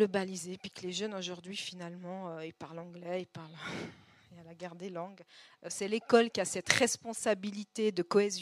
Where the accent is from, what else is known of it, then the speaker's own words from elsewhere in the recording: Lausanne, Vaud, Switzerland; moi je viens de Lausanne, on habite à Poudet